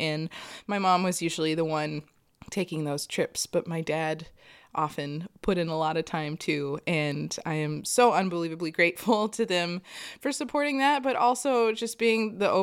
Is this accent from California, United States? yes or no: no; Kentucky, United States; I was born and raised in Kentucky, and my parents, though neither are professional musicians, they both have amazing ears